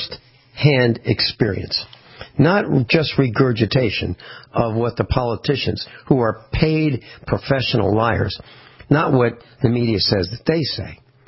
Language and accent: English; United States; That'd be somebody like us, even though I'm Italian, a heritage. I'm an American, but I was born here of American parents. But, you know, the heritage goes back to Italy.